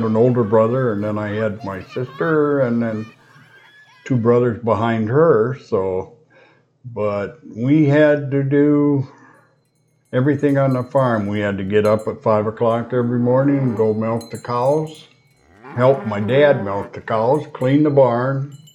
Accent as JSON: {"language": "English", "town": "Ithaca", "region": "Wisconsin", "country": "United States", "tie": "born or raised there", "said": "Where'd I grow up? Listen. In Ithaca, Wisconsin."}